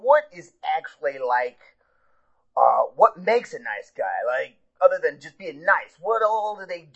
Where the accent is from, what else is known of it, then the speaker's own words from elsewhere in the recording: Pocatello, Idaho, United States; I'm from Pocatello, Idaho.